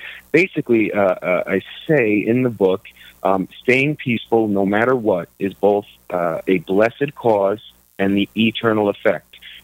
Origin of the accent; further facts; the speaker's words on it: Long Island, New York, United States; Yes, I am a father of three, chasing kids around like so many of us out here, born and bred in Long Island, went to school at Columbia University